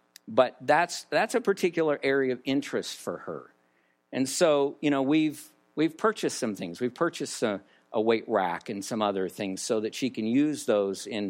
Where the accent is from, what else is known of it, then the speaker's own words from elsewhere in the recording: LaPorte, Colorado, United States; also born or lived in Waverly, Colorado; I was raised in LaPorte, Colorado, Waverly, Colorado, and we had all kinds of animals